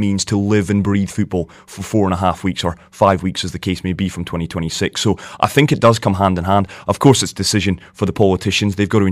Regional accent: Scotland, United Kingdom; me as a Scot

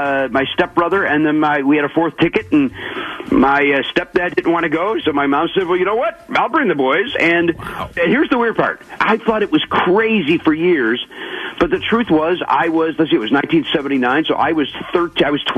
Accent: Chicago, Illinois, United States; Growing up in Chicago, I wanted to do two things. I either wanted to play for the Chicago White Sox, or the comedy dream, host the Tonight Show.

